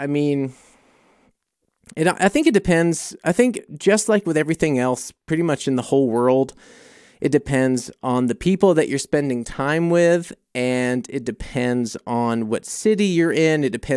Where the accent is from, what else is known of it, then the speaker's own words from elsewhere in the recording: New Orleans, Louisiana, United States; also born or lived in Mississippi; Born in Mississippi, you know, I tell people I'm from New Orleans because that was where I spent a lot of my time. And I went to school there.